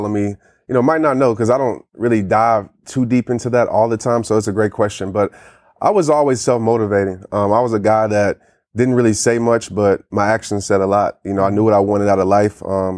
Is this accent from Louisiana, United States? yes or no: yes; Kenner, Louisiana, United States; also born or lived in Little Rock / Fort Worth; Well, I was born in Little Rock. I lived in Little Rock for maybe, I don't know, a few months. Mm-hmm. Then I moved to the New Orleans area. My dad got transferred. So we lived in Kenner for about 12 years. And then I moved to Fort Worth.